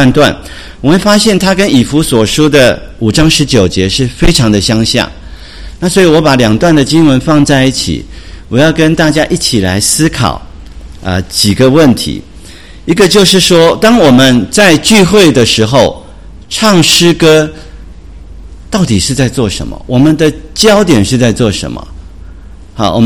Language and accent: Chinese; Taiwan; 我是从台湾过来的